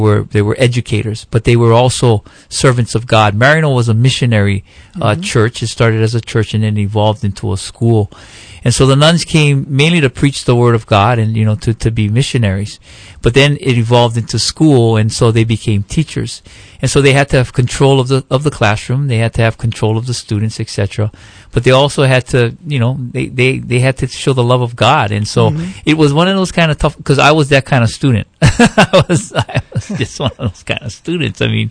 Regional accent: Hawaii, United States; born there; Well, actually, I was born where the freeway is right now, where H1 is.

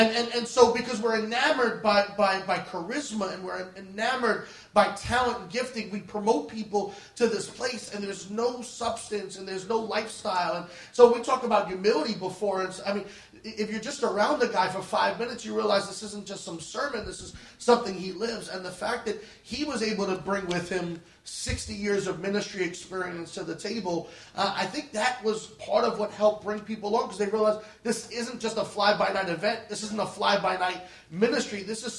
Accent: Queens, New York, United States; And I'm from Queens.

